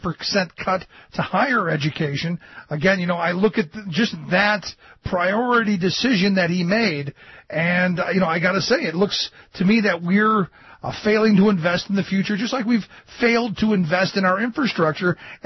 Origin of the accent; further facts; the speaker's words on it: Cleveland, Ohio, United States; And again, you know, I grew up in Cleveland, where during the 70s they tried busing because there were some failing schools